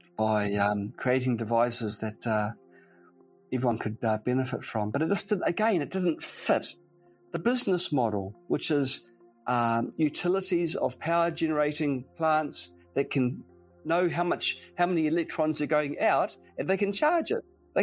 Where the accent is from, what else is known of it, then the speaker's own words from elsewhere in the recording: New Zealand; it was a normal childhood, nothing remarkable really, but it was in sunny New Zealand. It's a small country.